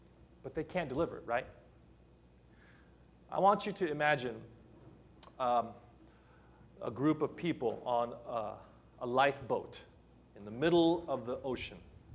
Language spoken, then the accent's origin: English; Los Angeles, California, United States; Now, I'm from Los Angeles. You do not drink the water from the faucet.